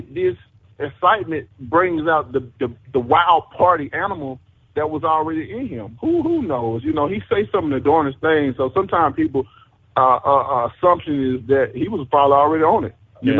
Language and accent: English; Alabama, United States; not only the fans, but my home state of Alabama as well, too.